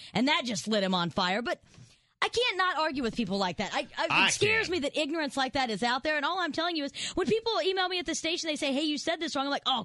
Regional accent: Indiana, United States; I'm from Indiana, so my news feed is full of a lot of stuff about this new religious freedoms law that just passed in Indiana, and it's heated on both sides.

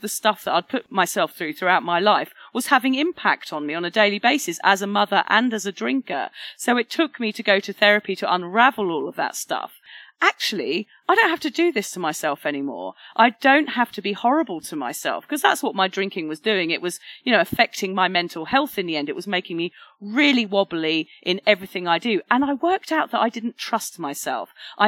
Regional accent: Wokingham, South East England, United Kingdom; Yeah, I'm from Reading originally, actually Wokingham, a little town in Berkshire. I grew up in a little village where there wasn't much to do.

